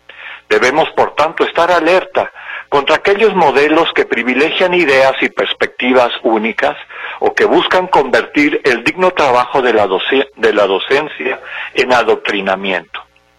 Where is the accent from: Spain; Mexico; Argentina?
Mexico; ahora nos enorgullece como mexicanas y mexicanos